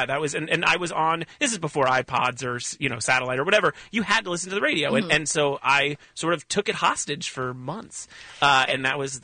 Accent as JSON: {"language": "English", "town": "Woodland Hills", "region": "California", "country": "United States", "tie": "born or raised there", "said": "I grew up in Woodland Hills, which next door to Calabasas, which other than being the Satan home of the Kardashians, it is also called Calablacklist. It's so white bread."}